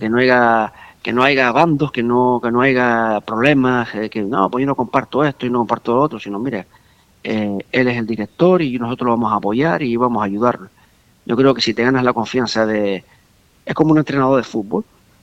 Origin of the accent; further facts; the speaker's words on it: Agüimes, Canary Islands, Spain; porque eres la murga que sale fuera y la gente te relaciona con Agüime siempre, pues para nosotros es un orgullo defender el nombre de nuestro pueblo